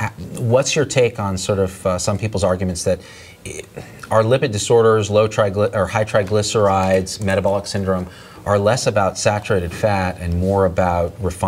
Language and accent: English; India; Being Indian, all my fat is brown.